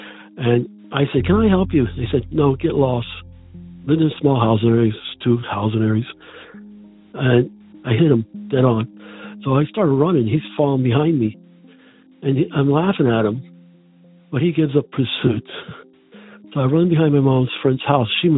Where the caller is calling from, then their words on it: Pennsylvania, United States; I'm calling from Pennsylvania.